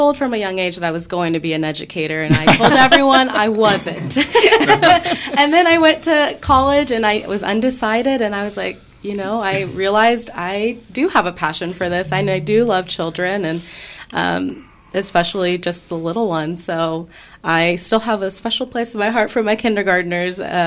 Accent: Emporia, Kansas, United States; So I actually grew up here in Emporia.

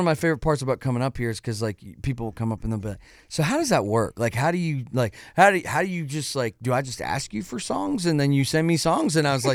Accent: Spirit River, Alberta, Canada; I was born in Spirit River, Alberta. I grew up playing hockey.

